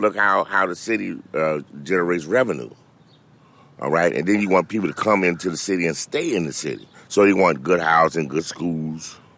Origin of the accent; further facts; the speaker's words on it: Little Rock, Arkansas, United States; born there; I was born in Little Rock, Arkansas. Okay, I saw the KKK march.